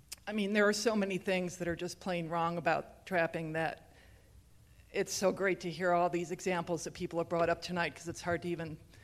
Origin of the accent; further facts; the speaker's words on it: Great Lakes, United States; now in New Mexico, United States; So I have been lucky enough to live in New Mexico for the last 25 years, and I hail from the Great Lakes